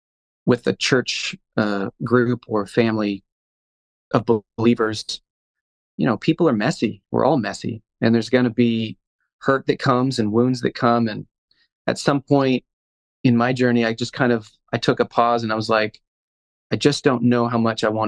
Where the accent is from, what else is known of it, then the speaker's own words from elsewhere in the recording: Los Angeles, California, United States; Having a brother in that environment growing up in Los Angeles, kind of knowing that we had each other's backs